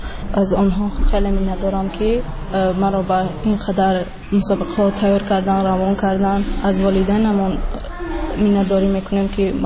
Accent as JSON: {"language": "Persian", "town": "Kulob", "region": "Khatlon", "country": "Tajikistan", "lives_now": "Dushanbe, Tajikistan", "said": "من خودم از شهر کلاب می باشم. دیون سال است که من در شهر دوشنبه تمرین میکنم."}